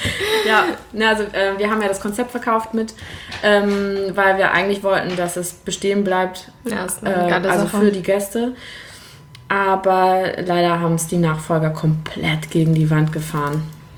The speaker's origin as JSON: {"language": "German", "town": "Lübeck", "region": "Schleswig-Holstein", "country": "Germany", "tie": "born or raised there", "also_born_or_lived": "Berlin", "said": "Ich habe 9 Jahre in Berlin gelebt, bin jetzt wieder zurück in meiner Heimat Lübeck."}